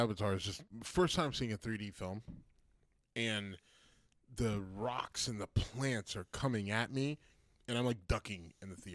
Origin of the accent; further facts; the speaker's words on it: Youngstown, Ohio, United States; I'm from Youngstown, Ohio. There's a large contingent of Notre Dame fans in Youngstown, Ohio.